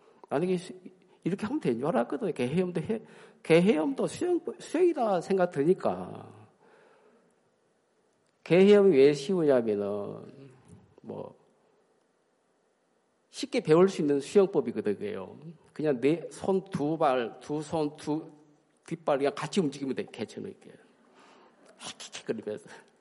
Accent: Yeosu, South Jeolla, South Korea; 저는 이제 고향이 여수인데 여수 맑을 여자 물수자 물이 맑다고 해서 여수거든요.

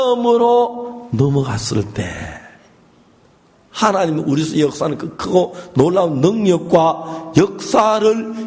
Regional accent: South Korea; 한국 남자들이 이상한 게 참 많아요. 저도 한국 남자입니다만은

